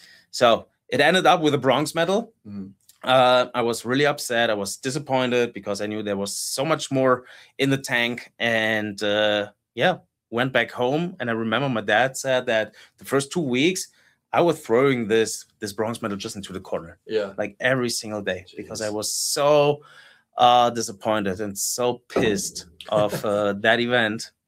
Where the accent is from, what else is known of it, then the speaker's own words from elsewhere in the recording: Germany; So I was the world champion in my hometown, which was just like one of the most exciting and emotional moments in my athletic career. And then I got sportsman of the year in Germany.